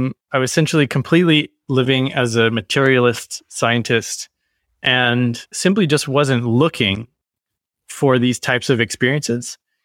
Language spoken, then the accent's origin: English; Missouri, United States; because, you know, I'm from Missouri, which we call the show me state.